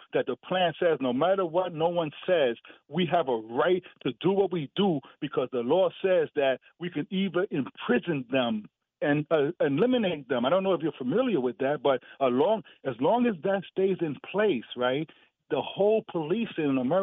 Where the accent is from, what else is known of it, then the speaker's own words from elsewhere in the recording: Bedford, Connecticut, United States; from Bedford, Connecticut.